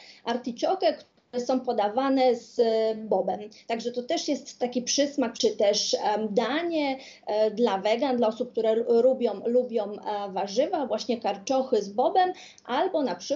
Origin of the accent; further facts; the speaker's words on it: Kuyavian-Pomeranian Voivodeship, Poland; Ja jestem z małej miejscowości spod Włocławka, ale studiowałam w Gdańsku